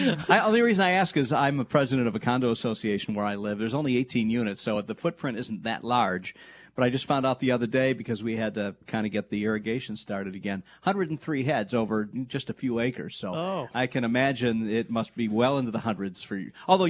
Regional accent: Michigan, United States; A couple from my home state of Michigan.

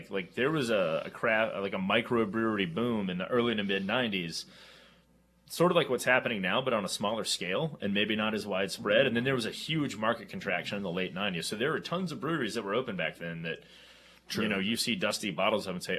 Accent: North Carolina, United States; I'm from the Piedmont area, so we do all pork butts

